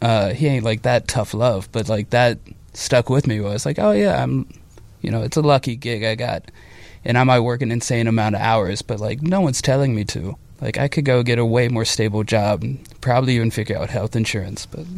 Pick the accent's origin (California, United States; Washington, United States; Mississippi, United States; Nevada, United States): Mississippi, United States; Escutaba, Mississippi. So like Gulf Coast, Mississippi.